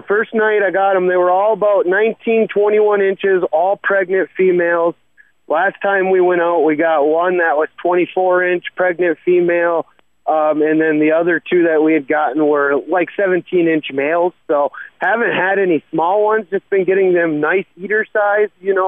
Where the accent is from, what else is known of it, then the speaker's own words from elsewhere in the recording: Gladstone, Michigan, United States; also born or lived in Escanaba; I mean, I was born in Escanaba, raised in Gladstone.